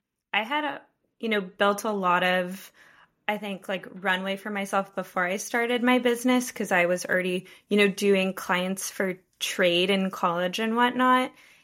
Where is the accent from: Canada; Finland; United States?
Finland; I'm originally from Finland